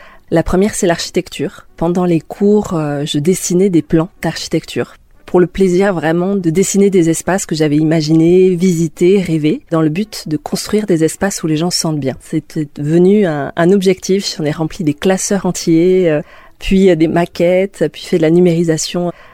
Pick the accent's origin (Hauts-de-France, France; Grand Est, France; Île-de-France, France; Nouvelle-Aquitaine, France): Nouvelle-Aquitaine, France; Bordeaux; je suis originaire de Bordeaux mais je vis à l'Oussoa.